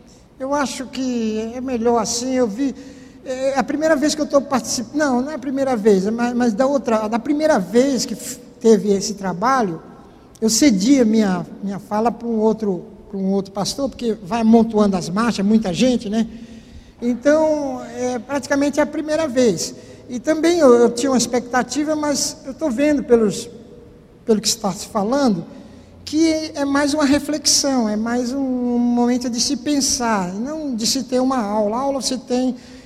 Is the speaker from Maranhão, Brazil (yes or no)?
no; Recife, Pernambuco, Brazil; E tive a boa educação presbiteriana, obviamente. Não sou de Goiás, nem de São Paulo, sou de Recife.